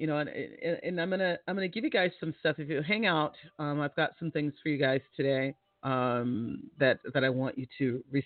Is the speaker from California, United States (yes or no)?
yes; California, United States; I'm from California, and we're always scared of Chicago because it feels like it's